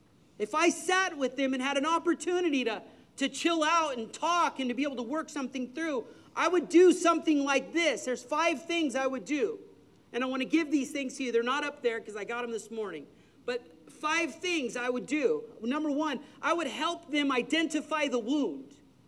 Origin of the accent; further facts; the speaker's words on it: Los Angeles, California, United States; I ran with knuckleheads and thugs when I grew up in Los Angeles.